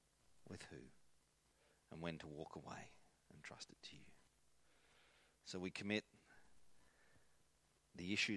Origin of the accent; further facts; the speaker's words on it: Australia; I've struggled to preach this on the grounds that I'm an Australian who's relatively healthy, who hasn't had anything.